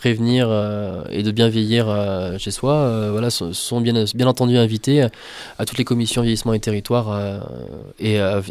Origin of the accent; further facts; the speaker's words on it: Auvergne-Rhône-Alpes, France; dans une maison de retraite chez moi en Ardèche